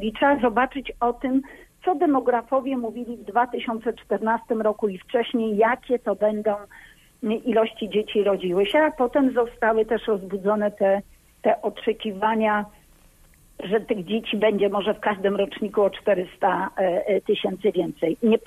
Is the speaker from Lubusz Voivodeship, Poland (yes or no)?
yes; Gorzów Wielkopolski, Lubusz Voivodeship, Poland; że mam mandat z województwa lubuskiego, że pochodzę z Gorzowa